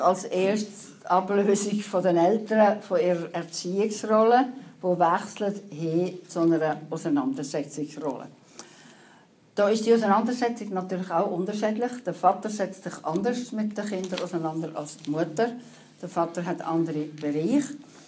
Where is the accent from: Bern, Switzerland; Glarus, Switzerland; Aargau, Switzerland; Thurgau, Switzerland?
Aargau, Switzerland; also born or lived in United States; ich bin im Aargau aufgewachsen, habe die Schule besucht im Aargau, habe dann Medizin studiert, Psychiatrie gemacht, bin 5 Jahre in Amerika gewesen und im 80 zurückgekommen in die Schweiz, wieder in den Kanton Aargau.